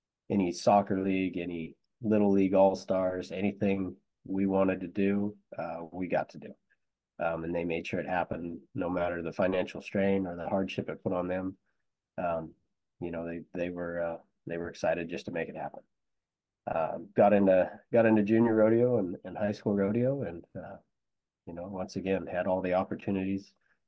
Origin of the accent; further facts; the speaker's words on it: Oregon, United States; Growing up in Oregon, had a good family support circle, my mom and dad, anything and everything we wanted to do.